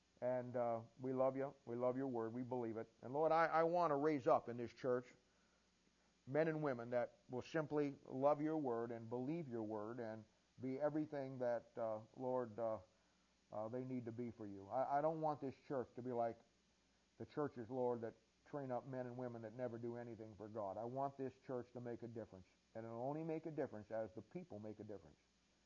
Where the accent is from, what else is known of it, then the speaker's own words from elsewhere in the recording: Ohio, United States; We're from Ohio, see, so I'm somewhat of an Ohio State fan.